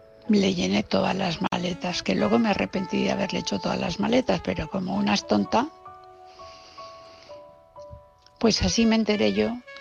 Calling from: Valencia, Valencian Community, Spain; mi ex marido es muy conocido aquí en Valencia. Bueno, yo también.

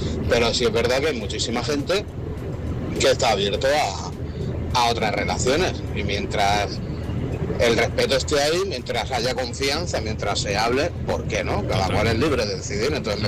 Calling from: Murcia, Region of Murcia, Spain; yo soy de Murcia y estaba escuchando y bueno, quería dar mi opinión.

